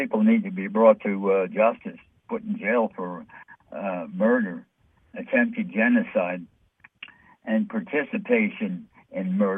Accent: New York City, New York, United States; Yeah, you know, I'm from New York.

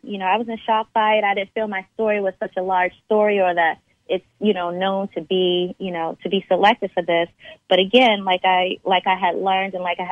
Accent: Boston, Massachusetts, United States; I'm from Boston, Massachusetts.

